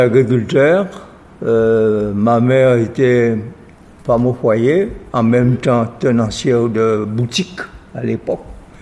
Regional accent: Trois-Rivières, Guadeloupe; Ben, j'ai grandi à Trois-Rivières

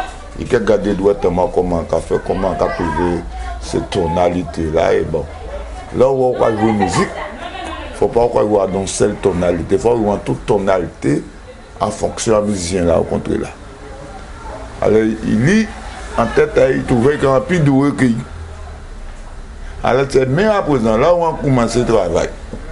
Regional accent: Baie-Mahault, Guadeloupe; born there; je suis né à Bimao, Guadeloupe.

